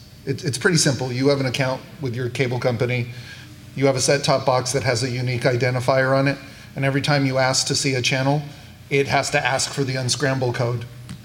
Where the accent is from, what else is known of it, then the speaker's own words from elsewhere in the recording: San Diego, California, United States; now in Los Angeles, United States; I'm an Irish-Mexican kid from San Diego who lives in LA.